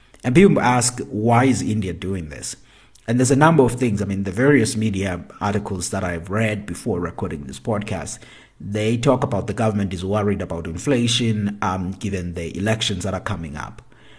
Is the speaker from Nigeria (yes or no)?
no; South Africa; my home country, South Africa